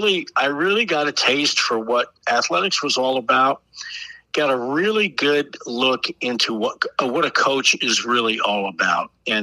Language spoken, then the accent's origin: English; Fort Dodge, Iowa, United States; Well, I grew up in Fort Dodge and currently live back here now too.